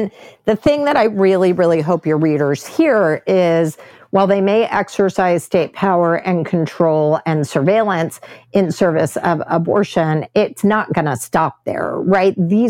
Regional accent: Texas, United States; very akin to what my home state of Texas has done with the anti-trans law

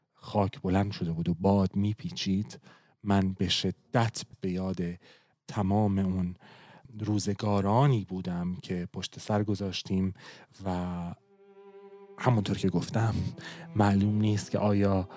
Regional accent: Iran; moved away; من تا روزی که در ایران بودم درس می‌خوندم و روزی که از ایران بیرون اومدم،

